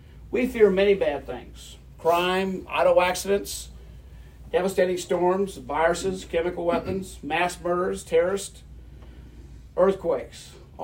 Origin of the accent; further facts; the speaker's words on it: the South, United States; When I was raised in the Baptist church in the South, my grandmother would always take me to Bible meetings, services, and revivals.